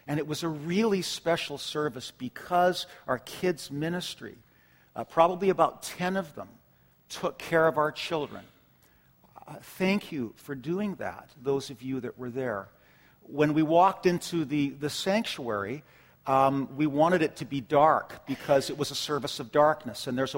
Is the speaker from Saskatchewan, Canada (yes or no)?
no; Calgary, Alberta, Canada; Calgary's where we're from, and fellow pastors and professors and friends that I grew up with in Calgary.